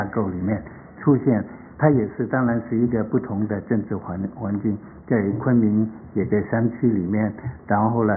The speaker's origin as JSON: {"language": "Chinese", "country": "Hong Kong", "said": "对我们都是香港的人，港台的人都很重要的"}